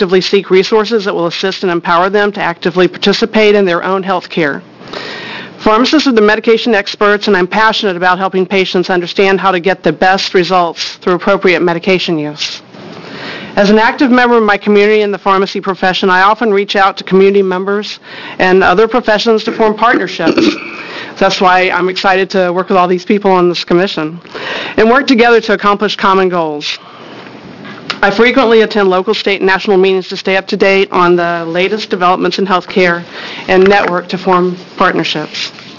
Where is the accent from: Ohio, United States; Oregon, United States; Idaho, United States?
Oregon, United States; Tualatin; I'm from Tualatin, where I am work for Hagen Pharmacy, community pharmacist.